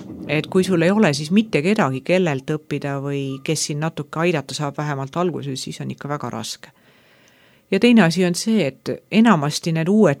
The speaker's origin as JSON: {"language": "Estonian", "region": "Saare County", "country": "Estonia", "said": "ma olen ikka saarlane, kõigepealt siis eestlane"}